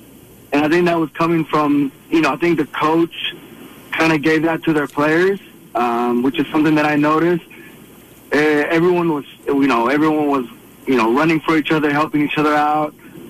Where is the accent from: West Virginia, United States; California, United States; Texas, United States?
Texas, United States; Houston; Yeah, I was born and raised here in Houston.